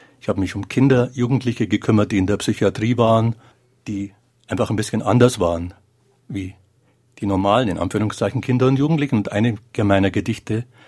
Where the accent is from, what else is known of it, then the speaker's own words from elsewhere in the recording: Markt Schwaben, Bavaria, Germany; in meiner Heimatgemeinde Marktschwaben.